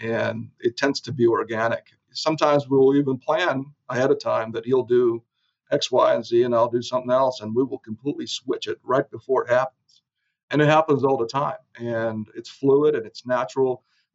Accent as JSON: {"language": "English", "country": "Moldova", "tie": "born or raised there", "second_language": "English", "moved": "as an adult", "lives_now": "United States", "said": "But I grew up in a tiny little country in Eastern Europe called Moldova."}